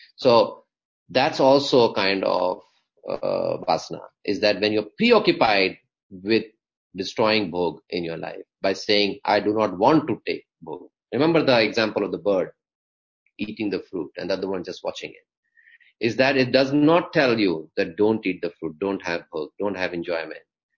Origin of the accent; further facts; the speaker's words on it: India; I'm from India.